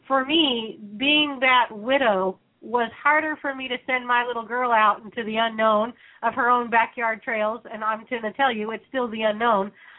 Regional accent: Colorado, United States; You know, and we're from Colorado, so it was quite taken aback by that.

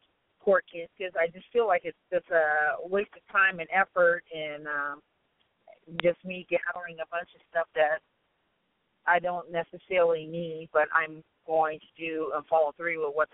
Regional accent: California, United States; And I'm from Southern California.

